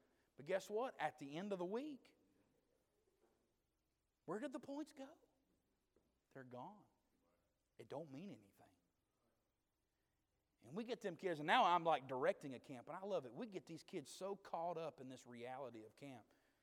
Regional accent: Georgia, United States; I'm from Georgia, so I like the Dogs.

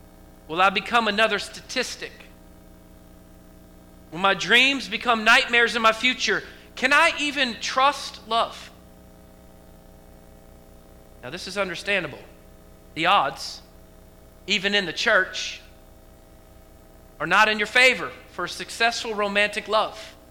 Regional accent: Portland, Oregon, United States; it's because I'm from Oregon and I grew up and raised right outside of Portland, so that's kind of cool.

